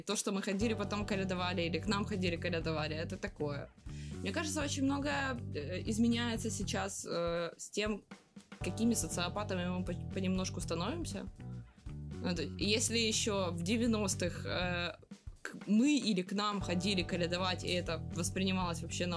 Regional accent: Zhovti Vody, Dnipropetrovsk Oblast, Ukraine; Я из Желтых Вод.

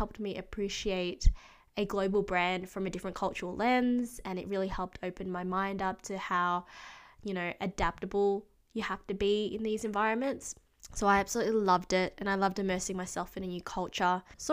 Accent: United Kingdom; accent: British; one of my best and worst personality traits is my British accent.

